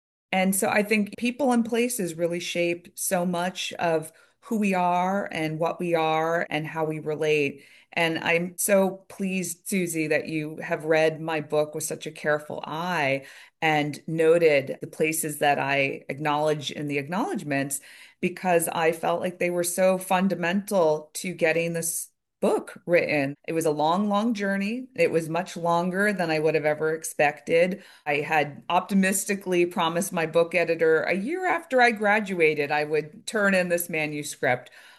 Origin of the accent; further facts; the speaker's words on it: New York City, New York, United States; I actually hated growing up in the city in New York City when I was growing up in the 80s and 90s.